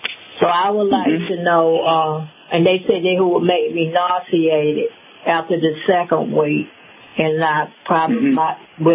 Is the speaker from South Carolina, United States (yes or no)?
yes; Payson, South Carolina, United States; Originally, I'm from Payson, South Carolina, Chesterfield County.